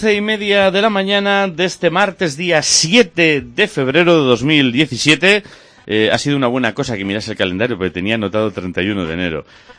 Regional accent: Galicia, Spain; porque yo voy allí y aun siendo gallego, que se supone que tengo algo más de camino recorrido

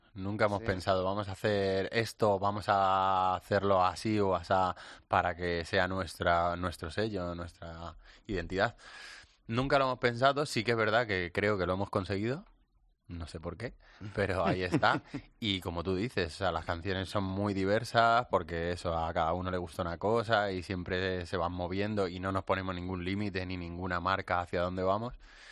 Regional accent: Madrid, Community of Madrid, Spain; nosotros la mayoría sí que somos madrileños, pero el cantante … no es madrileño, es de Salamanca.

